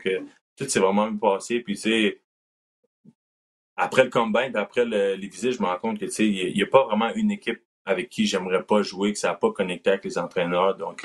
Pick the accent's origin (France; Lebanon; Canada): Canada; vu que le fait que je suis Canadien un peu